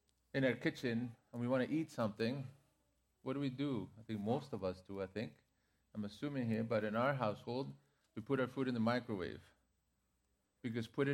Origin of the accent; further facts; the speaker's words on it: Mexico City, Mexico; moved away; also born or lived in Toronto, Canada; I think most of you guys know that I was born in Mexico City. I grew up in the city. And from Mexico, I moved to Toronto, another urban center.